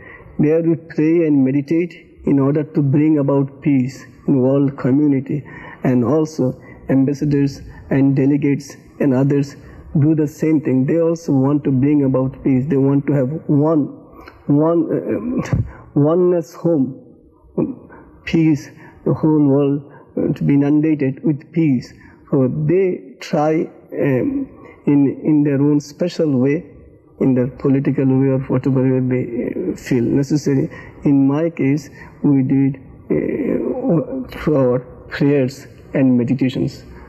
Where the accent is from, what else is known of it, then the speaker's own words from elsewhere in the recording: India; Religious background, I come from India, and I was born as a Hindu, so Hinduism is my religion.